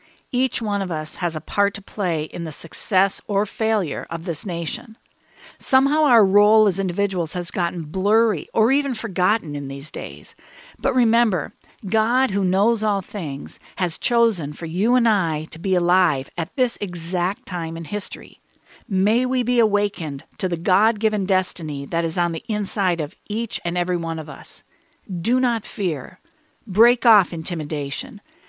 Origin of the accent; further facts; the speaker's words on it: United States; These were my cities under attack. Not just as an American